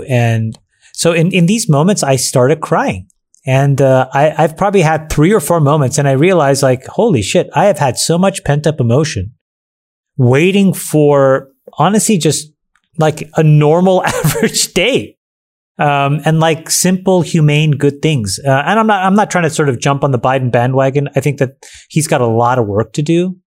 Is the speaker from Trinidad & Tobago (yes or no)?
no; Canada; I'm Canadian. My family's in Canada.